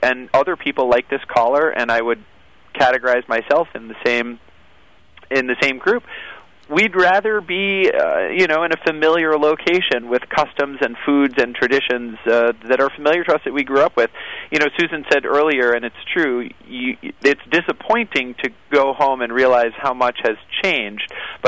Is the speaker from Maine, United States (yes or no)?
yes; Maine, United States; moved away as an adult; also born or lived in Boston / California / Seattle; I grew up in Maine and then went to college in Boston, went to graduate school at UCLA, so I was able to experience California for 4 years and then Seattle for three, and now I'm back in New England in New Hampshire.